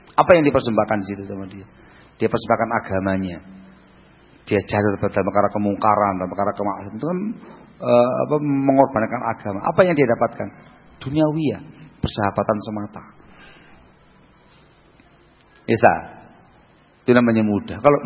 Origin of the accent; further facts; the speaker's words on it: East Java, Indonesia; Ini salah ngomong lho ya, aku Jawa Timur iki.